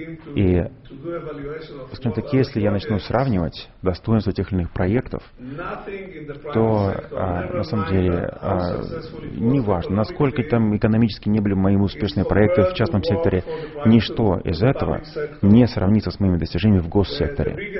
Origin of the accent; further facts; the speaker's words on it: Israel; я сам из Израиля, а это страна, как вы знаете, в которой безопасность очень важна